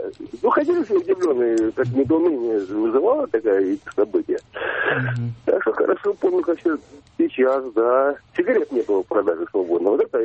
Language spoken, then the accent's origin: Russian; Kramatorsk, Donetsk Oblast, Ukraine; Я родом из Краматорска, поэтому все хорошо помню.